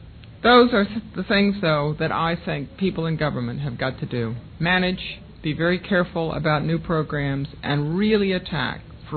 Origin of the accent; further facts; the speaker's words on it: Washington, District of Columbia, United States; Maybe I ought to start by saying I'm the daughter of a career civil servant. That's how come I grew up in Washington.